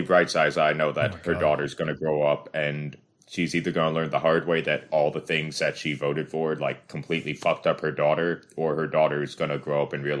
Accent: Pennsylvania, United States; I knew a bunch of cunts I went to school with who don't live in my hometown of Pennsylvania.

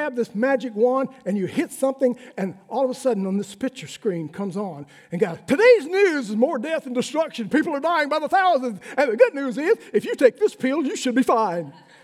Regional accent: Alabama, United States; I'm from Alabama. We don't live under no law. We don't even obey the laws we have.

